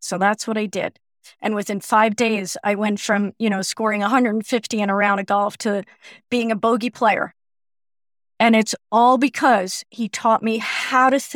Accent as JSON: {"language": "English", "town": "New York City", "region": "New York", "country": "United States", "tie": "born or raised there", "said": "I grew up in New York City and there aren't many golf courses around"}